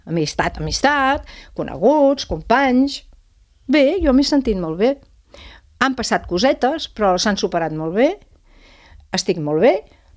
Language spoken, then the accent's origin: Catalan; Catalonia, Spain; raonar sí, jo era catalana, però... Soc